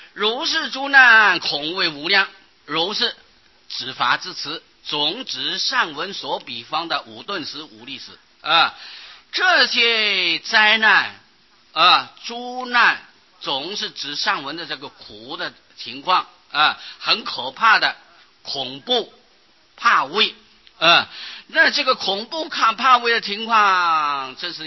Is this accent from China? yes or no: no; Taiwan; 他学我们台湾人讲的台湾话